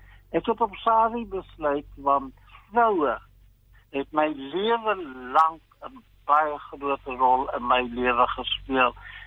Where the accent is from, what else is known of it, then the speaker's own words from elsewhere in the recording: Ladismith, Western Cape, South Africa; na my geboortedorp, Ladysmith. Dan is daar in Kannaland.